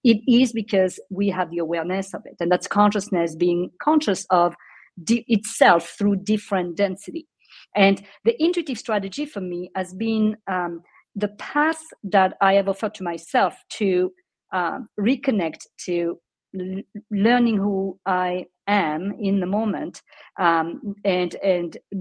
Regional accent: France; English is a second language; moved away as an adult; now in United States; I was born and raised in France and came to the States. I was 27 years old, and not speaking the language

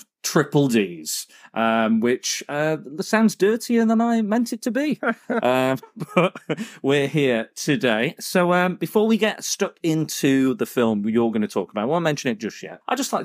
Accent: Lytham St Anne's, North West England, United Kingdom; also born or lived in Blackpool; Yeah, I was born in Blackpool, but I mostly live in Lytham St Anne's. Well, my family lives in Lytham St Anne's.

